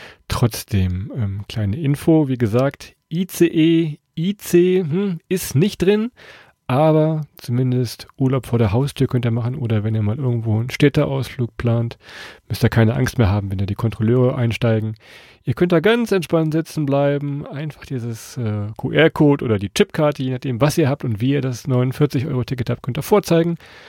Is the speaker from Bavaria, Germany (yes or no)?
yes; Munich, Bavaria, Germany; Von München, meiner Heimatstadt, sind relativ viele kleine Nahverkehrszüge mit drin.